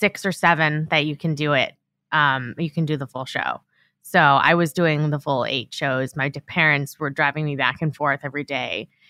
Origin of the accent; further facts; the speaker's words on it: Long Island, New York, United States; Yeah. I grew up on Long Island.